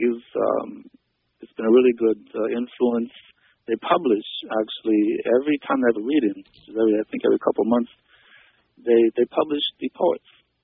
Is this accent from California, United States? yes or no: yes; California, United States; born there; And but I was born down in Vandenberg Air Force Base.